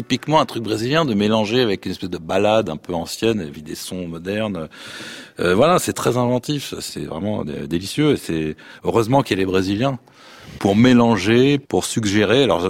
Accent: France; surtout quand on vient de France où on nous apprend plutôt à faire le contraire

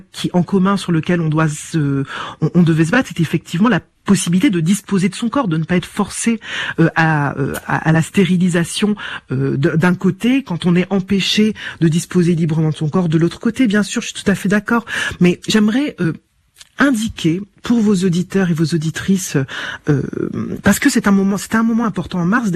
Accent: Martinique; par exemple, moi je viens de Martinique

